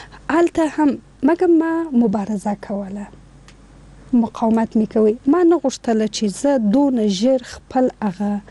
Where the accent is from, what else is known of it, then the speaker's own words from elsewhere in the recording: Afghanistan; د افغانستان په ګوټ ګوټ کې چې ولاړ سم زه احساس ته خوشاله کوم ځکه زه افغان یم